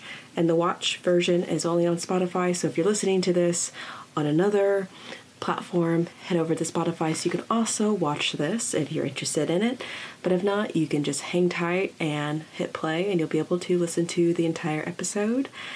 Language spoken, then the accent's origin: English; United States; My hometown back in the US is super small